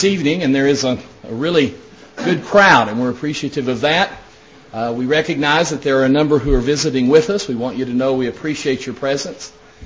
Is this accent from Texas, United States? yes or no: yes; Odessa, Texas, United States; also born or lived in Lubbock; I was born in Lubbock and raised in the Odessa area.